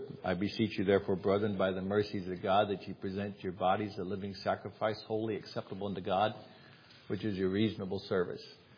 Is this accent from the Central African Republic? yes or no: yes; Central African Republic; I'm African by birth. I was born and raised in the Central African Republic.